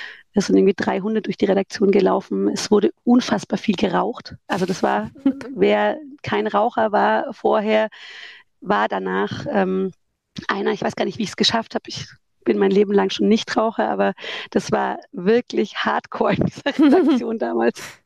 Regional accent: Erlangen, Bavaria, Germany; Und ich bin ja in Erlangen geboren, aufgewachsen, habe hier studiert.

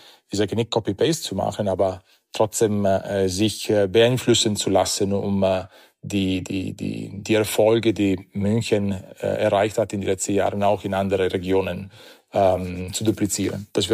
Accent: Modena, Emilia-Romagna, Italy; German is a second language; now in Germany; Ich komme aus Emilia-Romagna, so ja. Modena, die Ecke. Sehr bekannt für Maranello und die Ferrari.

